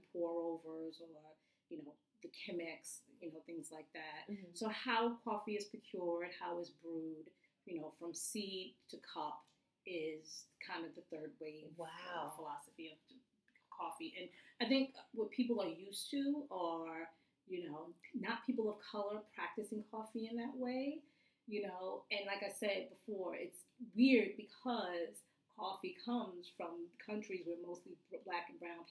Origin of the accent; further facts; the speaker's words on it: Long Island, New York, United States; now in Brooklyn, United States; We were living in Long Island at the time. I was raised in Long Island.